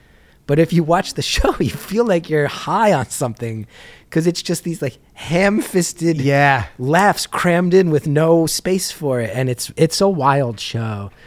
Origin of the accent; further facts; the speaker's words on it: New Jersey, United States; and I'm from North Jersey. So I inherently just, you know, we grow up. Where we grew up, you just assume I'm not fucking good enough to make